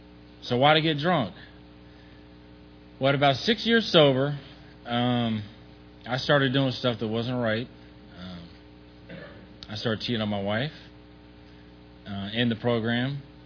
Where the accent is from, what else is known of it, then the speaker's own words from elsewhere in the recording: Tampa, Florida, United States; now in New Oxford, United States; My home group is New Oxford, Pennsylvania, the New Oxford group. I'm here visiting home. I was born and raised here in Tampa.